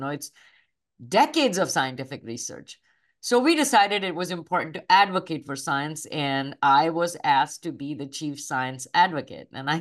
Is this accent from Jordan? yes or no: no; India; You know, I grew up in India on the campus of an engineering institution.